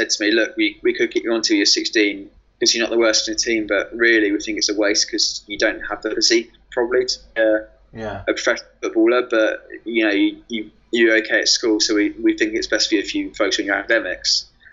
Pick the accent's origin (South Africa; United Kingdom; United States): United Kingdom; England; because as an English person, I was real kind of interest to the Brazilians.